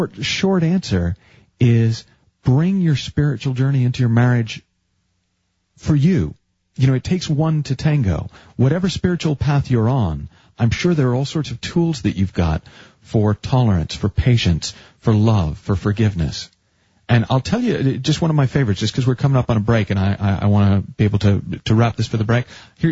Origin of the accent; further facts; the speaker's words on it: Massachusetts, United States; Oh, well, I grew up in Massachusetts, and as a teenager, I'm sure that had I known there was a Belchertown, it would have made me very happy.